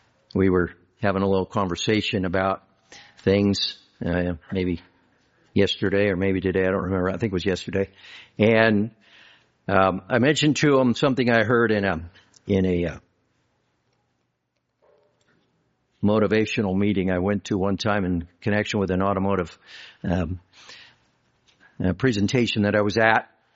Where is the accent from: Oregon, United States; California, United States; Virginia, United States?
California, United States; But I said, "Yes, I'm from California."